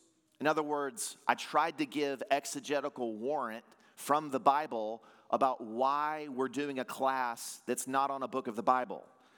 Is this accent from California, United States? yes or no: no; Tennessee, United States; also born or lived in Virginia; I just came from Virginia. I was born in Virginia. I grew up in Tennessee, but I was born right outside D.C.